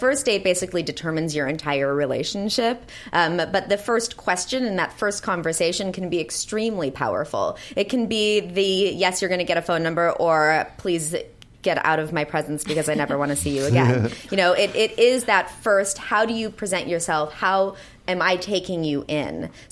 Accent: Santa Monica, California, United States; I'm from Santa Monica. I was born at St. John's Hospital. I'm as LA as it gets.

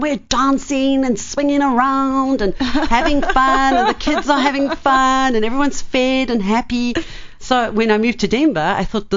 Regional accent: South Africa; the chimpanzee that I was brought up with in South Africa

